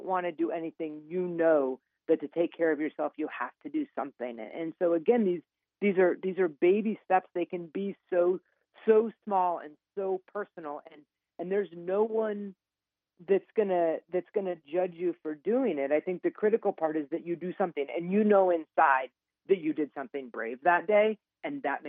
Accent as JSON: {"language": "English", "region": "Ohio", "country": "United States", "tie": "born or raised there", "lives_now": "Longmont, United States", "said": "I am in Longmont, Colorado, so just outside of Boulder. Born and raised in Ohio, but my family's here."}